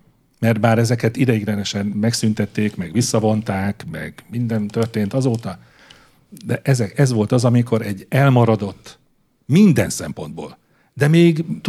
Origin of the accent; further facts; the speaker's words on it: Hungary; én úgy mondom, mert magyar vagyok